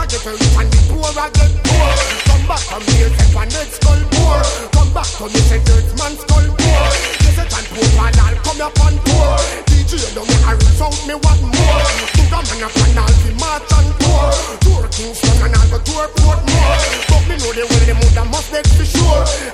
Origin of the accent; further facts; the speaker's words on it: Jamaica; me say, after me come back, I'm Jamaican